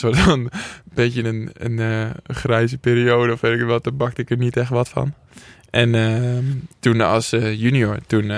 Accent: Schalkwijk, Utrecht, Netherlands; Ik kom dus uit Schalkwijk.

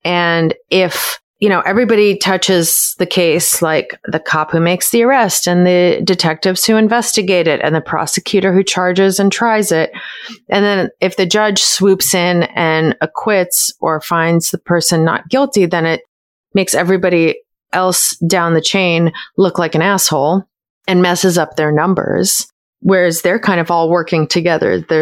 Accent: United States; I was aware that as an American, as a journalist, I had to be super careful

